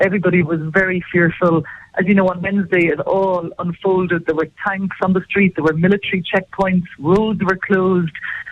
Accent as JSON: {"language": "English", "town": "Dualla", "region": "Munster", "country": "Ireland", "said": "I'm from Douala, a small village outside Cashel."}